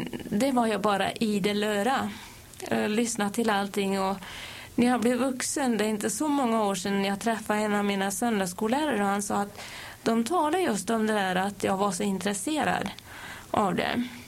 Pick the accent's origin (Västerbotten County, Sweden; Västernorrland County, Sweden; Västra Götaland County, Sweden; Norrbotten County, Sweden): Västra Götaland County, Sweden; Tibro; Nej, jag kommer ifrån Västergötland. Från Kyrkefalla socken i, som nu heter Tibro kommun i Västergötland.